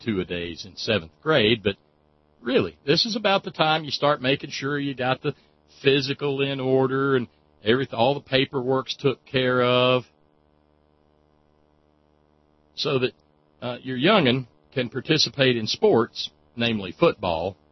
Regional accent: the South, United States; One of the fringe benefits, I guess, of being a Southerner who's raising a daughter in the 21st century

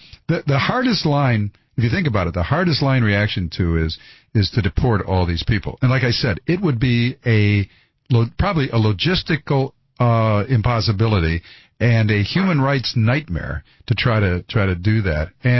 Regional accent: United States; I'm an American mongrel mostly, so I don't have any real solid culture of my own. And as I said earlier, most Americans don't.

